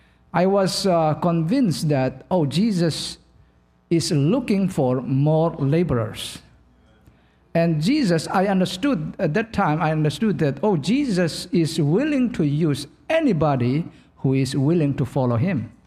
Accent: Myanmar; I am from Burma, which is the Buddhist country.

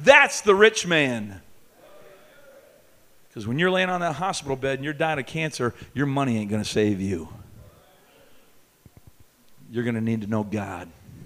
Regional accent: Canada; Okay, I'm from Canada, so just remember that, okay?

